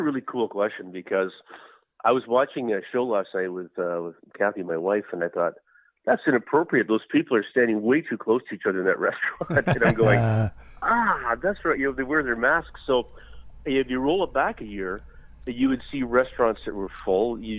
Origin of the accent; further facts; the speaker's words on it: British Columbia, Canada; because we're Canadian, we're BC, and we're nice people.